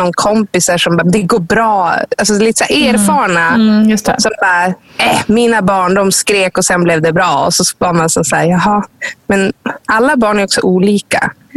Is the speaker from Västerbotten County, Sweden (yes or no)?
yes; Umeå, Västerbotten County, Sweden; till exempel hemma i Umeå hos min familj eller någonting